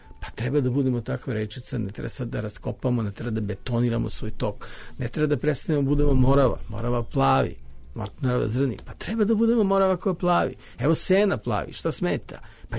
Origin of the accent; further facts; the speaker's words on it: Serbia; I kao rezignirani Srbin hteo sam da kažem da taj težak zadatak nije nemoguć